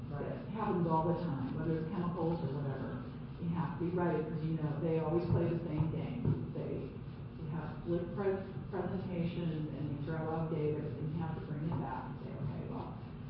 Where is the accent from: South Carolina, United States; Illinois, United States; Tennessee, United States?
Illinois, United States; Chicago; So I remember growing up before the Clean Air Act, I grew up in Chicago, I remember breathing in all the air.